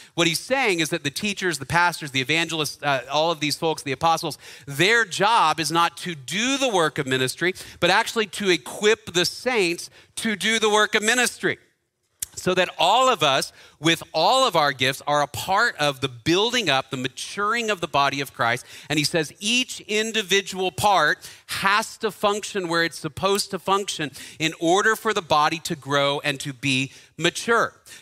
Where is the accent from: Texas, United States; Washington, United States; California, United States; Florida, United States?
Texas, United States; Dallas; I grew up in Dallas. And so I happened to be in high school in the 90s